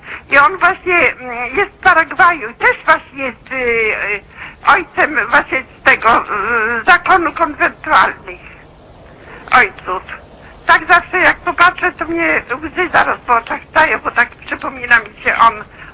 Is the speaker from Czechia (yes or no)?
no; Grodno, Grodno Region, Belarus; now in Wałcz, Poland; Ja jestem właśnie z Grodna pochodzę. No mam już 84 lata